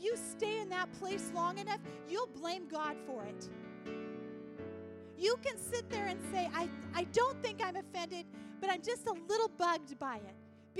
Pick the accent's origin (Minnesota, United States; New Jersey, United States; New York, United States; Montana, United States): Montana, United States; Sorry, I'm from Montana. So all you people that are from Washington, yes, I do have a gun.